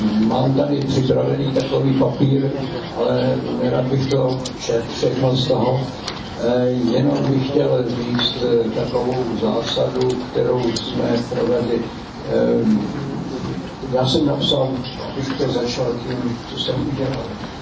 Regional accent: Most, Ústí nad Labem Region, Czechia; born there; Já jsem narozený v Mostě, to znamená severní Čechy, většinou víte, že to bylo hornické město, a moje maminka byla tam vychovaná

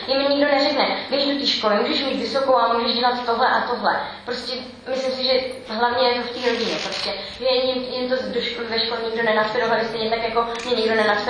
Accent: Trmice, Ústí nad Labem Region, Czechia; Já jsem od malička bydala v Termicích, přímo vlastně v centru toho dění tam.

